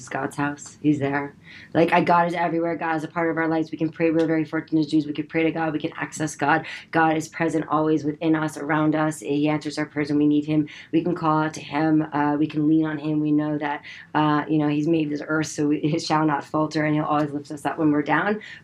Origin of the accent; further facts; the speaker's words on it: Manhattan, New York, United States; And I grew up in Manhattan.